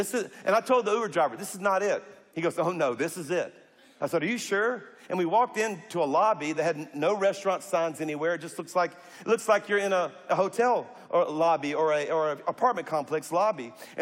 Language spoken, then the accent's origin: English; Louisiana, United States; I'm a Cajun. I mean, eating's an Olympic sport in South Louisiana.